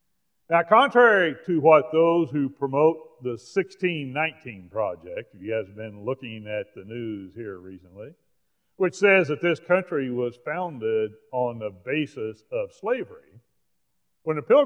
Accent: United States; I'm an old-fashioned, red-blooded, flag-waving American. And I thank God that I am an American.

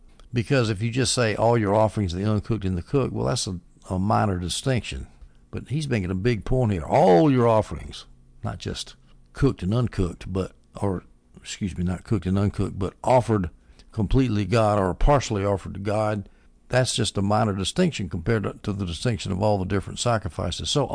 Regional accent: the South, United States; I like that word because I'm from the South.

